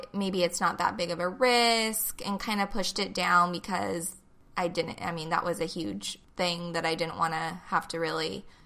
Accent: California, United States; And I grew up on the Central Coast, moved here when I was a kid, and stayed until college.

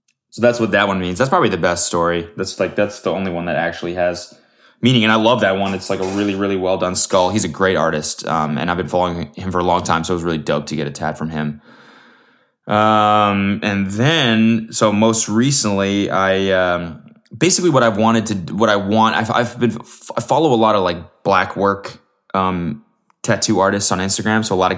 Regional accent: Canada; I'm Canadian.

